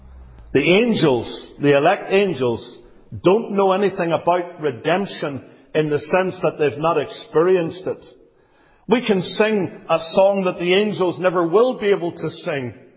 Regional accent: United Kingdom; even though I, for example, am a British citizen

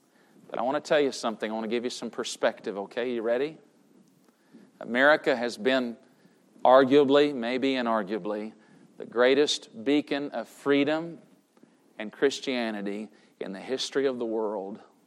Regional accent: United States; It's so hurtful as an American to see what's going on in our country.

